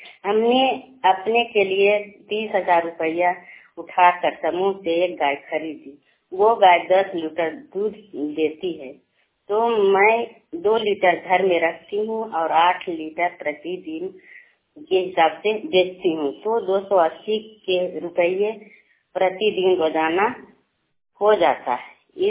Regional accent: Bihar, India; मैं पुनः गांव की निवासी हूँ, जिला नालंदा, ब्लॉक रहुई

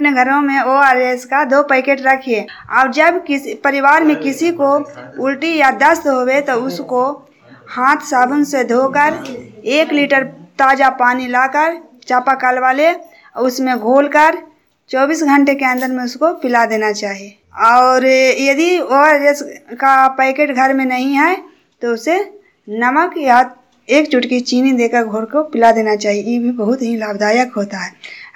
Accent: Juniyar, Bihar, India; और मैं जुनियार गांव के रहने वाली हूँ

